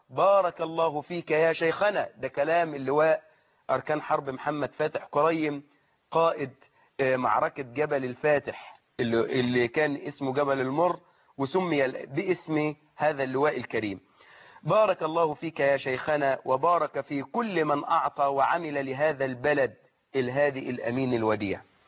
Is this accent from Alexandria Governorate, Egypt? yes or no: no; Suez, Suez Governorate, Egypt; الكلام ده حصل عندنا في السويس